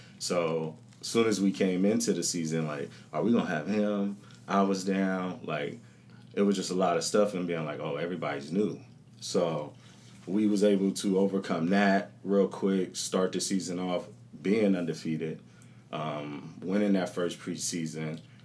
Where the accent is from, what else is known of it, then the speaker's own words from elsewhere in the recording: Las Vegas, Nevada, United States; I mean, I'm from Las Vegas.